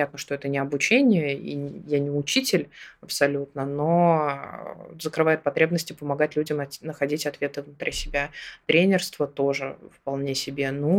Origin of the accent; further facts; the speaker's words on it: Samara, Samara Oblast, Russia; moved away as an adult; в 2018-м закончила университет. И в 2019-м я переехала в Москву. И в 2023-м году я сейчас вернулась снова на малую родину.